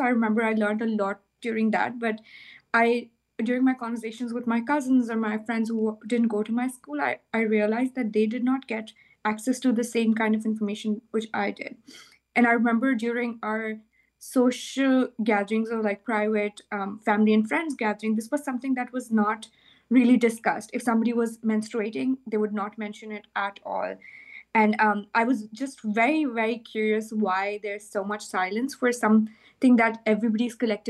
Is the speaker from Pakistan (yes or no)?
yes; Pakistan; moved away as an adult; now in United States; So I was born and raised in Pakistan until I came to, and then I came to college to the United States.